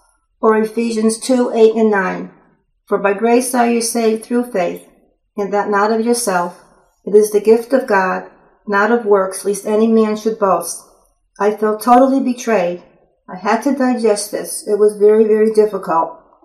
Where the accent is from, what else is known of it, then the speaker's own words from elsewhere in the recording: West Haven, Connecticut, United States; My parents were both from New Haven, Connecticut, where I was born on July 19, 1943. I have two older sisters and was raised in West Haven, Connecticut, which is a small town on the southern coast of Connecticut.